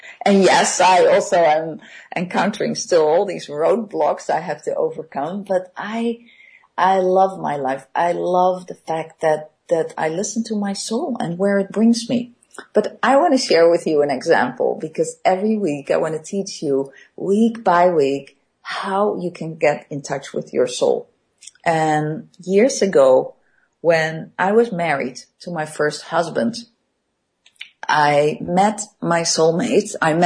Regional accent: Netherlands; And I came with a team from Singapore. And he was also Dutch.

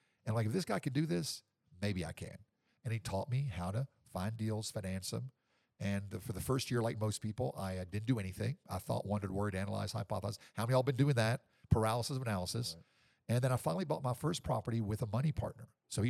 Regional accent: Nashville, Tennessee, United States; now in Medellin, Colombia; 20 years, and even stranger, I'm from Nashville, Tennessee, and my whole family's going, where are you? What are you doing? Why? I came here 20 years ago.

